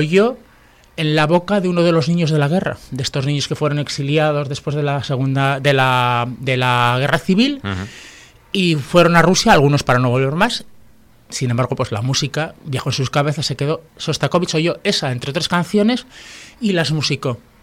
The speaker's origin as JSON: {"language": "Spanish", "region": "Cantabria", "country": "Spain", "said": "porque nosotros somos casi todos cántabros"}